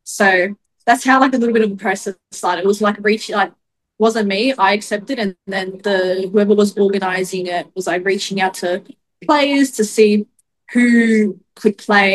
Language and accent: English; Australia; So I'd already applied for Australia as well, because I'm from Australia.